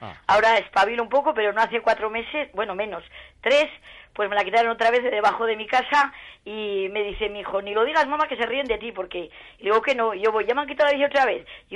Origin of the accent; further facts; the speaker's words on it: Arnedo, La Rioja, Spain; Desde que me bajé a vivir de mi pueblo de Erce, Arnedo, pues voy siempre en bicicleta, porque vivo un poco lejos